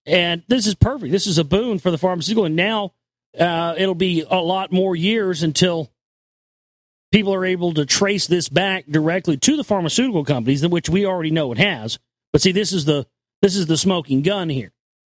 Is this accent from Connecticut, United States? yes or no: no; Texas, United States; I'm from Texas.